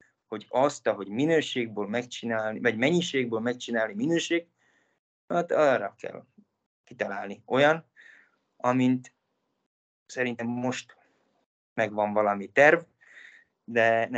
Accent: Slovakia; mert szlovák vagyok

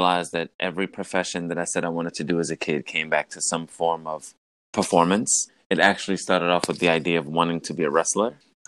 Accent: Philadelphia, Pennsylvania, United States; also born or lived in Minneapolis; I am born and raised in Philadelphia, born in Southwest, spent most of my time in North Philly, and now I'm a West Philadelphian by way of living in Minneapolis for 8 years.

